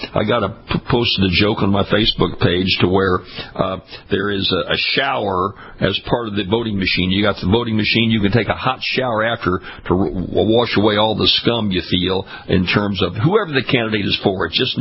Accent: Louisiana, United States; I was a statewide elected official in my home state of Louisiana, ran 8 statewide elections

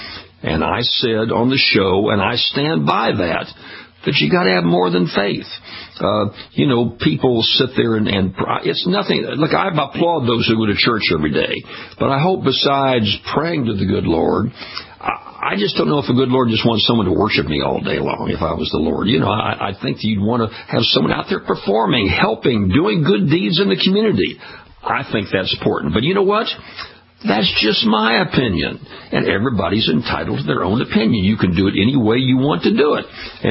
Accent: Kansas City, Missouri, United States; That was my first church when I was born and raised up in Kansas City, Missouri, Kansas City, Kansas, in that area up there.

